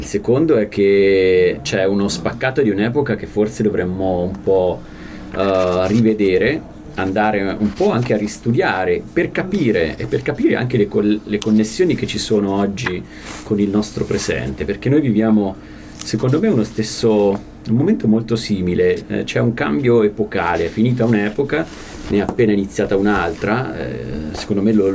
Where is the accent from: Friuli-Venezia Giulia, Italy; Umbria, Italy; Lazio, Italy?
Umbria, Italy; Perugia; born there; sono nato a Perugia, nella campagna